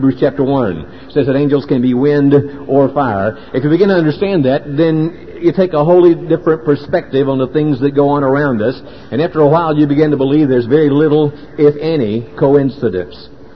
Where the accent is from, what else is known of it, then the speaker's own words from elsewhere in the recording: Augusta, Georgia, United States; I'm from Augusta, Georgia. In our part of the country, we have killer tornadoes.